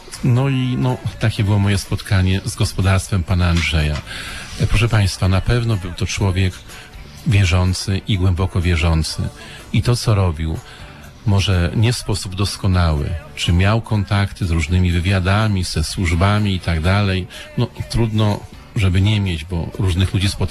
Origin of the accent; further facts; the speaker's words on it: West Pomeranian Voivodeship, Poland; 10 kilometrów od mojego domu rodzinnego, w takiej miejscowości małej, spod Darłowa, nad Morzem Bałtyckim.